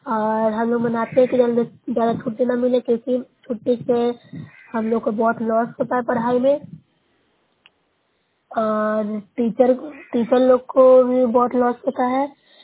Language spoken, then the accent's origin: Hindi; Bihar, India; मैं न्यूसराय ब्लॉक से हूँ, जिला नालंदा के निवासी हूँ।